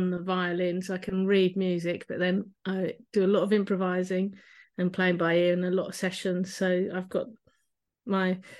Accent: Brighton, South East England, United Kingdom; I'm from Brighton, grew up in Brighton

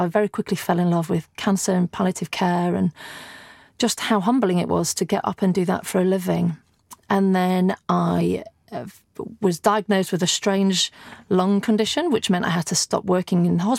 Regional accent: Yorkshire and the Humber, United Kingdom; moved away as an adult; now in London, United Kingdom; I moved to London. I'm from Yorkshire. So I moved to London after my A-levels

